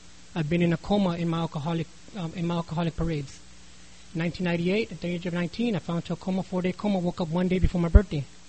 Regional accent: El Centro, California, United States; I was raised in El Centro.

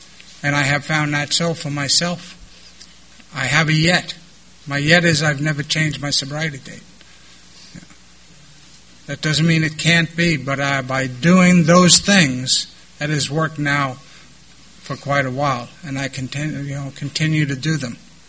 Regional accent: New York, United States; and I'm from New York, so if you're tall enough that they can see you over the counter, they'll sell you booze.

